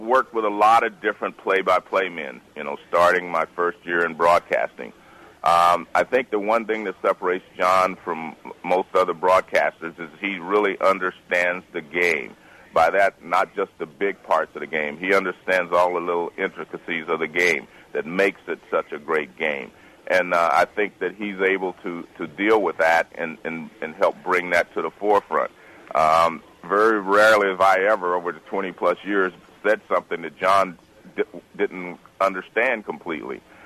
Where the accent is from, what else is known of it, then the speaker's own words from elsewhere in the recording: Texas, United States; So, and make sure you tell them I'm from Texas also. I'm a Raider fan, but I'm also from Texas.